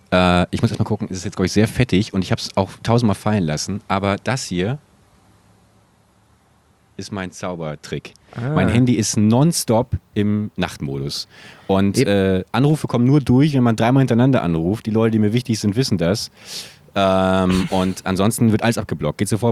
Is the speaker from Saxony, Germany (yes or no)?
no; Hamburg, Germany; now in Cologne, Germany; wir kommen ja beide aus Hamburg